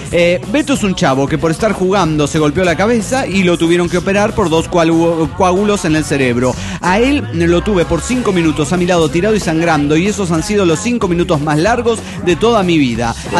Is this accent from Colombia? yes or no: no; Ecatepec, State of Mexico, Mexico; de Catepec.